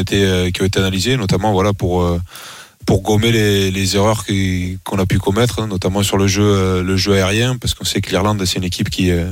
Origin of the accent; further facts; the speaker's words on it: Toulouse, Occitanie, France; born there; Je suis né à Toulouse même.